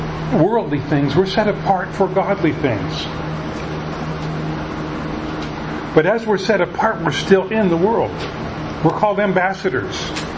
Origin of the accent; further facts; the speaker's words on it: Tacoma, Washington, United States; Again, I grew up in Tacoma. My church, Temple Baptist Church, was an off-split of First Baptist Church.